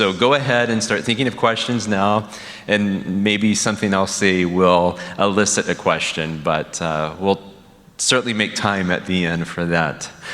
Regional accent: Temple, Texas, United States; So, first of all, I'm from Temple, Texas, which it's a town of about 80 to 85,000 people on Interstate 35. It's the heart of Texas.

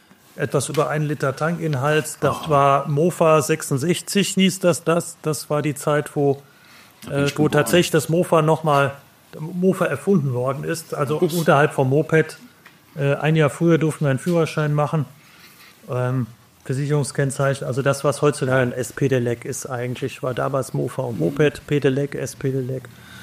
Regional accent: Rhineland, Germany; Das sage ich natürlich als Rheinländer mit ich sag mal, rheinischer, vielleicht noch rheinischer Frohnatur.

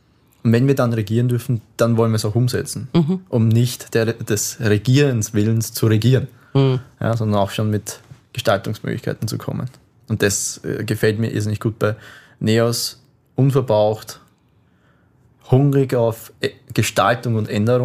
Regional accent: Burgenland, Austria; die ersten Erinnerungen in meiner Kindheit waren am See, schwimmen, Fußball spielen im Strandbad, auf der Wiese, Tretboot fahren am Neusiedler See

